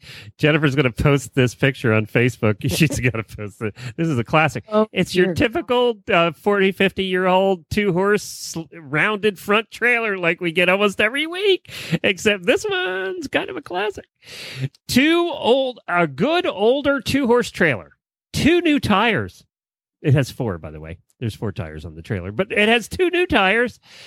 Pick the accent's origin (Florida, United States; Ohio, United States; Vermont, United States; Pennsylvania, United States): Florida, United States; Ocala; This is Ocala, my hometown.